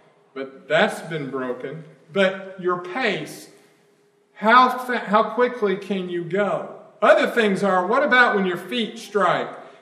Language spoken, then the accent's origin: English; Alabama, United States; I grew up in Alabama.